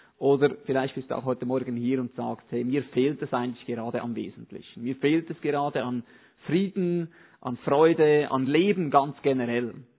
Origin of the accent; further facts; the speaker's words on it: Zug, Switzerland; now in Schaffhausen, Switzerland; Ich fühle mich nicht so betroffen, weil ich bin nicht von Schaffhausen ursprünglich. Ich komme aus der Innerschweiz, aus Zug.